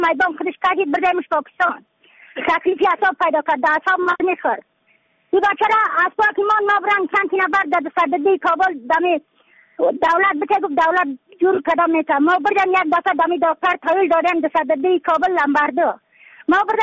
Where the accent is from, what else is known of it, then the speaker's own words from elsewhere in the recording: Badakhshan, Afghanistan; از بدخشان هستم، مرکز بدخشان، ولسوالی اصلی پایان.